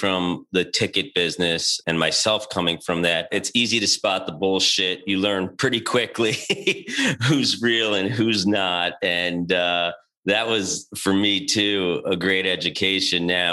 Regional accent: New York, United States; I'm from New York.

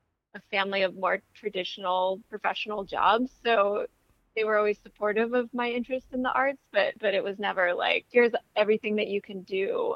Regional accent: Sacramento, California, United States; Hey, I am from Sacramento originally, and I came to the Bay Area for college, actually.

